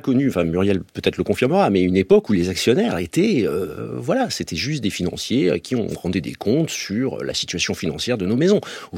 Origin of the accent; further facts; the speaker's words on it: Toulon, Provence-Alpes-Côte d'Azur, France; now in Paris, France; moi je venais de Toulon. Enfin, j'étais arrivé à Paris un peu plus tôt, sans doute.